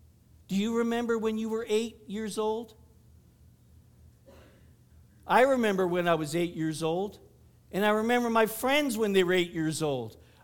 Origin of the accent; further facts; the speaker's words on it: Moncton, New Brunswick, Canada; born there; By the way, I was born in Moncton.